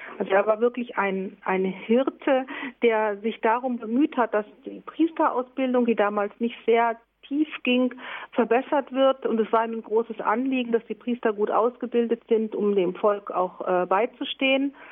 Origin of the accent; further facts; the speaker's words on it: Germany; now in Albania; Ja, genau. Ich bin Deutscher und auch in Deutschland in den Orden eingetreten.